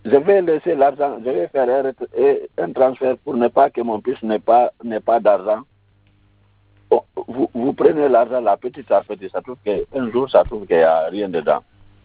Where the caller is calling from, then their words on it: Simbaya, Conakry, Guinea; je suis appelé de Simbaya.